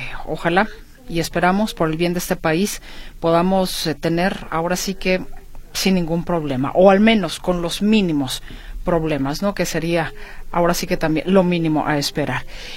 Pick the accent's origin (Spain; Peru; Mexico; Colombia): Mexico; Creo que como mexicanos debemos esperar a que haya buenos resultados